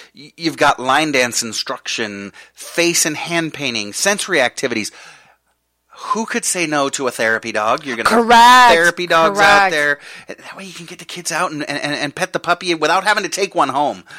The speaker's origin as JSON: {"language": "English", "country": "Ireland", "said": "we're celebrating cultures, and I am Irish."}